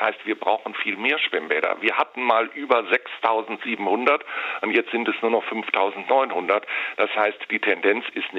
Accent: Bonn, North Rhine-Westphalia, Germany; wenn ich meine Heimatstadt Bonn anschaue

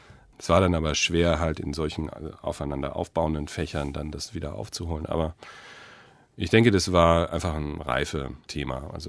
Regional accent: Frankfurt am Main, Hesse, Germany; also ich komme ja aus Frankfurt am Main

